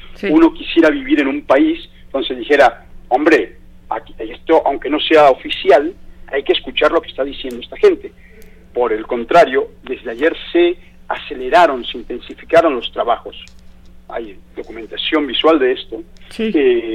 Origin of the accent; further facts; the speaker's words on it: Mexico City, Mexico; born there; now in Playa del Carmen, Mexico; Yo soy mexicano, sí. nacimiento, nací en la Ciudad de México. En el 96 me fui, estoy viajando por el mundo, y en el 2004 regresé a México, me establecí en Playa del Carmen